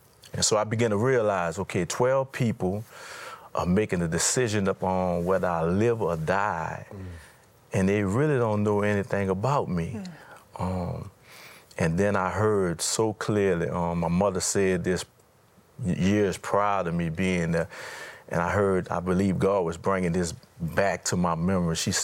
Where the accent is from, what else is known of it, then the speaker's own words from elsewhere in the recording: New Orleans, Louisiana, United States; Yes, well, I grew up in New Orleans, the inner cities, in a neighborhood that was filled with a lot of crime